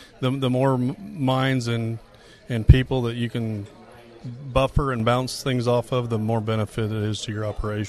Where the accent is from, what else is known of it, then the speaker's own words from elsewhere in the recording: York, Nebraska, United States; from York, Nebraska.